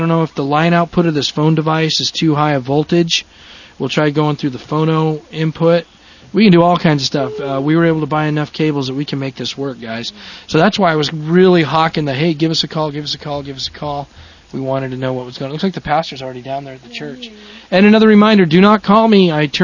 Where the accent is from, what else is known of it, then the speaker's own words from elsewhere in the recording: Colorado, United States; I grew up in Colorado. They're just loaded with Mormons.